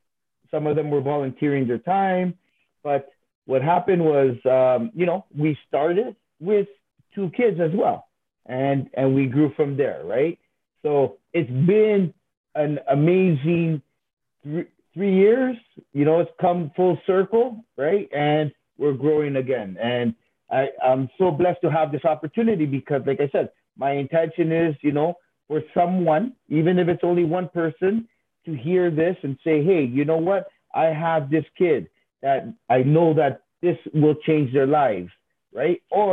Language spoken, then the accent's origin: English; Toronto, Ontario, Canada; I did grow up I was born and raised in Toronto, right?